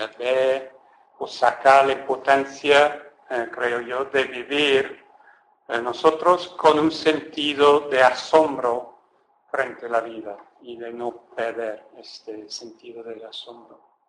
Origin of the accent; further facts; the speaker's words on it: England, United Kingdom; accent: English; Spanish is a second language; probablemente os habéis dado cuenta que no soy español. Soy inglés y por eso tengo ese acento precioso que por mucho que intento no lo quito.